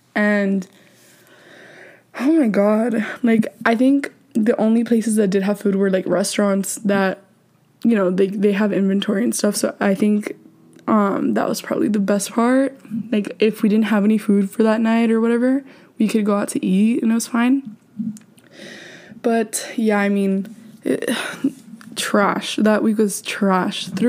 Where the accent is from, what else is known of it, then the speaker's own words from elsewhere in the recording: Texas, United States; So as you guys know, I'm from Texas, okay?